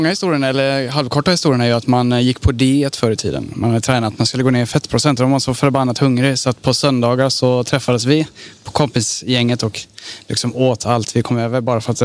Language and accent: Swedish; Herrljunga, Västra Götaland County, Sweden; now in Gothenburg, Sweden; Vi är från Herrljunga.